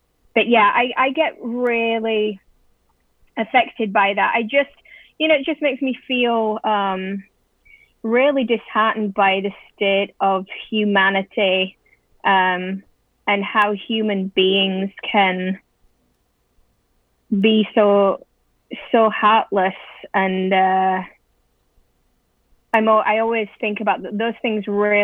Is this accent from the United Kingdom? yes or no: yes; England, United Kingdom; growing up in England, it's, you know, I'm biracial, so I grew up in a house, you know, with a white father and a black mother